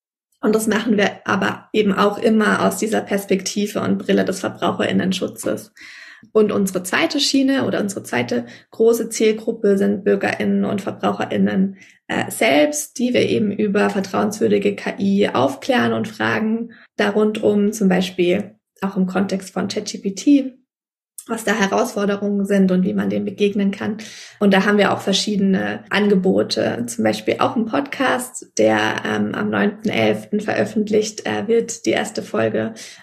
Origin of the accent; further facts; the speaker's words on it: Bavaria, Germany; now in Berlin, Germany; Ich bin in der Nähe von Nürnberg aufgewachsen und lebe inzwischen in Berlin